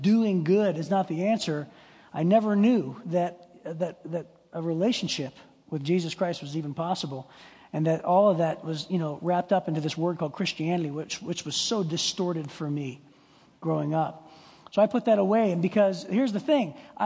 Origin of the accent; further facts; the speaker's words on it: Youngstown, Ohio, United States; I grew up in Youngstown, Ohio, on the wrong side of the tracks, and that was the culture.